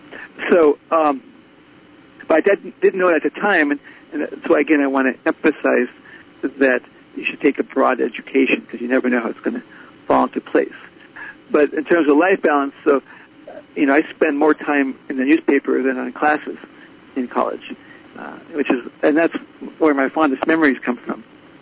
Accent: Israel; I'm from Israel and I like Hebrew

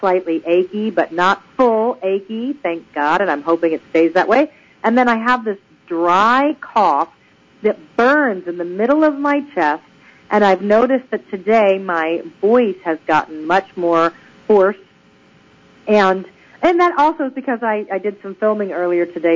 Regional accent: Georgia, United States; also born or lived in California; because I'm from Georgia. I'm originally from California, but that doesn't count because I was 3 when we moved away. So really, I was in Georgia for more than 30 years

